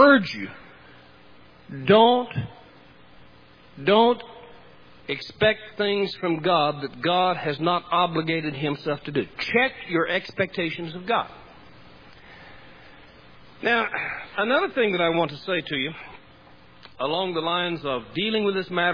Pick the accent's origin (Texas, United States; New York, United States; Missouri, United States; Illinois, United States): Illinois, United States; Mulberry Grove; I'm from Mulberry Grove, Illinois. And we weren't the smartest people in the world.